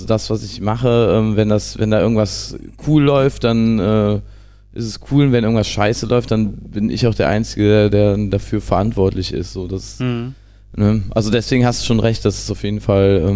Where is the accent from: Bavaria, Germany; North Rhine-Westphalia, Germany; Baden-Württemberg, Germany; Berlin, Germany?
North Rhine-Westphalia, Germany; born there; ich habe damals im Dorf, wo ich bei Jülich, wo ich geboren bin